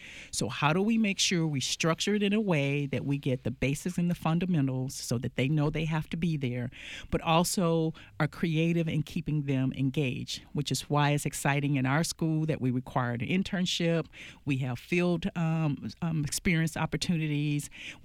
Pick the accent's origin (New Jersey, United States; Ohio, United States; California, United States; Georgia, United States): Georgia, United States; Thomaston; Grew up a child of the South. I was born in Georgia. In a very small town about hour south of Atlanta, Thomaston, Georgia.